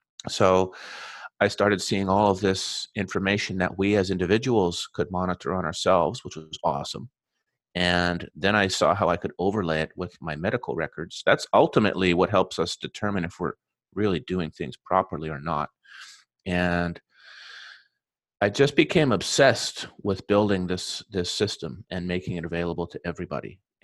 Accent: Central Canada, Canada; I grew up in Central Canada. And I grew up on a pretty typical, I guess you'd call it the standard American diet, or the standard Canadian diet in my case. But I was in the Corn Belt of Canada

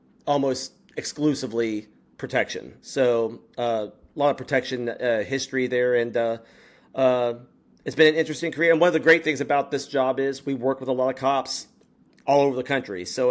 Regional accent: Texas, United States; I grew up in Texas, but I graduated college near Kansas City

